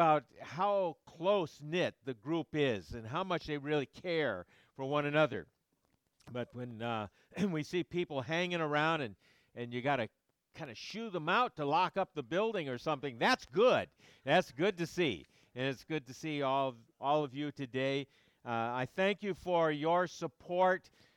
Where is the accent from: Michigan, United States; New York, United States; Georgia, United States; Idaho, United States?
Michigan, United States; Detroit; I'm from Michigan, grew up in Detroit, Michigan.